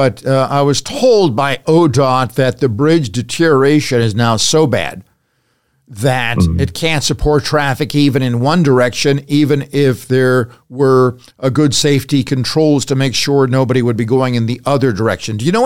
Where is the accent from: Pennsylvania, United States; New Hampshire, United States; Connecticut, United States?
Pennsylvania, United States; I grew up in Pennsylvania and I know what PennDOT is like.